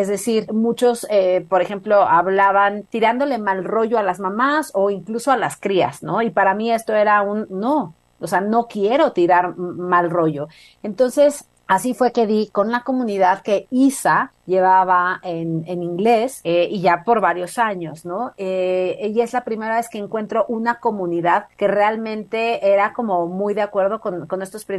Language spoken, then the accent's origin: Spanish; Mexico; que ella era colombiana y que yo soy mexicana